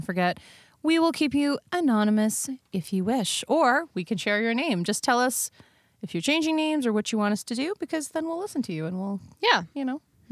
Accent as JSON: {"language": "English", "country": "Canada", "said": "See, we're Canadian, so I'm like 19."}